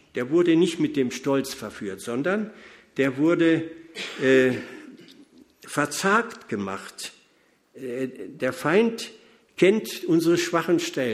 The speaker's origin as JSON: {"language": "German", "country": "Poland", "tie": "born there", "said": "Ich bin nicht auf der Flucht geboren, 1942, irgendwo in Polen, gibt es heute gar nicht mehr wahrscheinlich den Ort"}